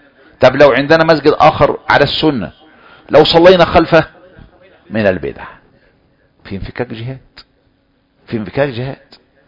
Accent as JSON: {"language": "Arabic", "country": "Palestine", "said": "زي عندنا في فلسطين حاكم مين؟"}